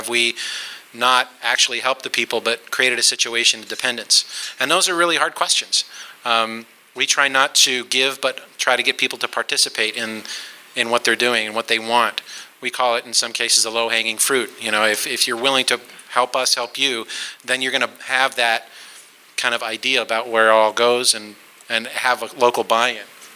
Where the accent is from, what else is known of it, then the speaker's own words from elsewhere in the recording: Anchorage, Alaska, United States; I grew up in Anchorage, Alaska, and met Nate here.